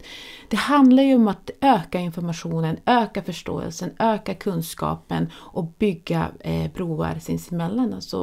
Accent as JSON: {"language": "Swedish", "region": "Västerbotten County", "country": "Sweden", "tie": "born or raised there", "said": "jag är ju inte invandrare. Jag är född och uppväxt i Västerbotten och har liksom flera generationer. Alltså, vi gjorde en släktforskning och så finns vår generation ända fram till 1600-talet i de regionerna."}